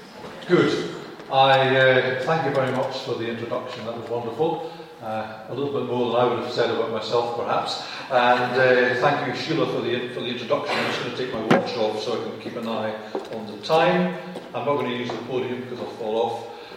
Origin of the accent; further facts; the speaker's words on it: Scotland, United Kingdom; accent: Scottish; now in Hull, United Kingdom; I work and live in Hull now, and at least I'm somewhere where I don't have to apologise for my accent. I usually have to go around the world a lot, so my accent's Scottish